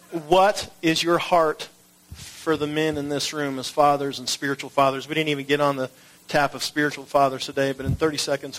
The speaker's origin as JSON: {"language": "English", "country": "Canada", "lives_now": "United States", "said": "even though I'm a Canadian."}